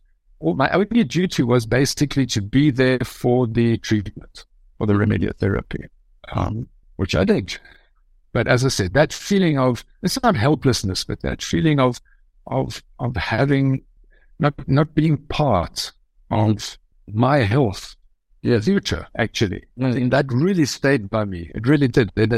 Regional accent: South Africa; moved away as an adult; also born or lived in Germany / London, United Kingdom; I grew up in South Africa. I studied photography there. I worked as a photographer as well. I am of German descent. I am German. After South Africa, I left, went to Germany

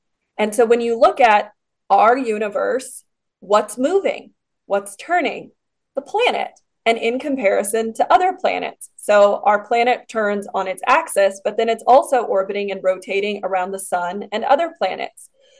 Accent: United States

